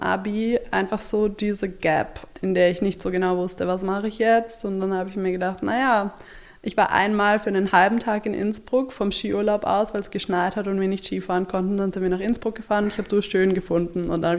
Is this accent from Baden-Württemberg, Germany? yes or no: no; Hamburg, Germany; Ja, genau. Ich bin aus Hamburg.